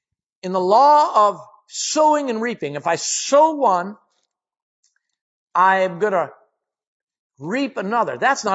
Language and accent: English; United States; I'm an American, which means I think like an American.